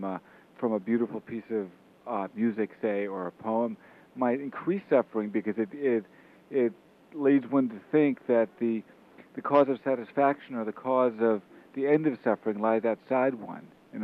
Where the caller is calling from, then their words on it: Washington, District of Columbia, United States; Yeah, I'm calling from Washington, D.C.